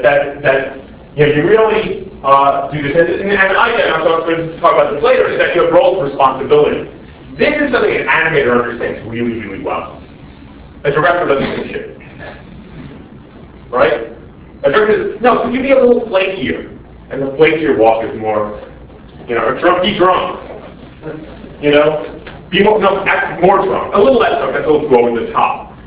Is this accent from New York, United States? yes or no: yes; New York, United States; now in Germany; I'm from New York. I moved to Germany